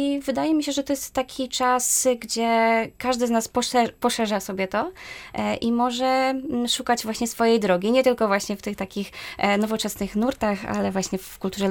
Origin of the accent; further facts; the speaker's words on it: Wielopole Skrzyńskie, Subcarpathian Voivodeship, Poland; ja pochodzę z Wielopola Skrzyńskiego. W zasadzie z Brzezin to jest bardzo blisko